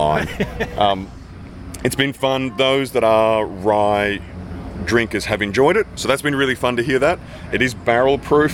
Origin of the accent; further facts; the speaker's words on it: Southern United States, United States; accent: southern; It's my southern accent.